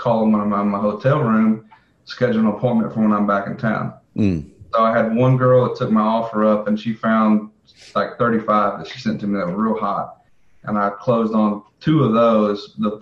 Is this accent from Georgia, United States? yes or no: no; Mississippi, United States; And look, I'm from Mississippi. I never was much of a reader.